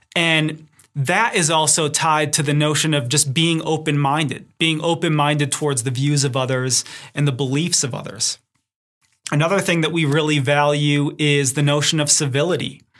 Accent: Detroit, Michigan, United States; Growing up in Detroit, of course, I like all the Detroit sports teams. I'm a huge Michigan Wolverine fan. But now that I live in Colorado

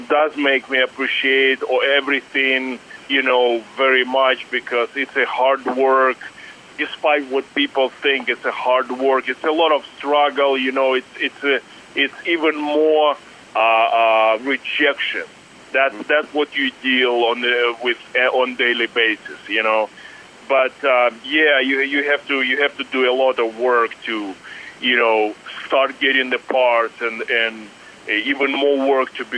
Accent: Canada; now in United States; before I came to United States, I'm Canadian.

